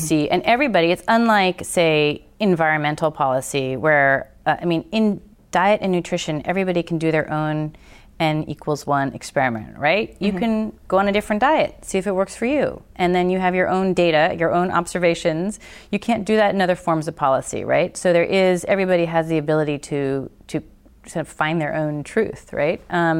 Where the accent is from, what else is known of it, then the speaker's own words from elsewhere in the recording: Berkeley, California, United States; Yeah. Well, you know, I grew up in Berkeley, California